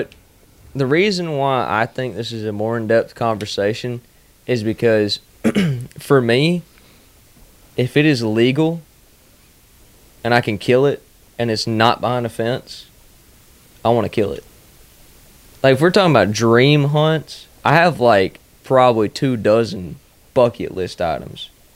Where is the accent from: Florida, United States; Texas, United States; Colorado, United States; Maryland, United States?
Florida, United States; But the only reason I want to do that is because I grew up in Florida, and it's, like, part of my culture.